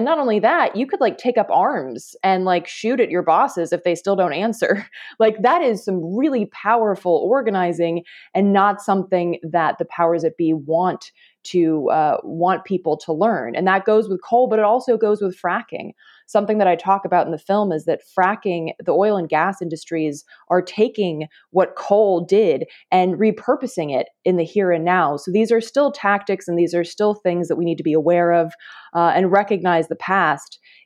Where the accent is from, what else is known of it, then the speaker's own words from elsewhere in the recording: North Carolina, United States; growing up in North Carolina, I heard the term redneck quite a bit